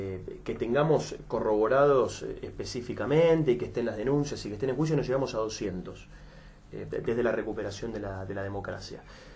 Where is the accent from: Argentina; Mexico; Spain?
Argentina; como argentinos y argentinas nos organizamos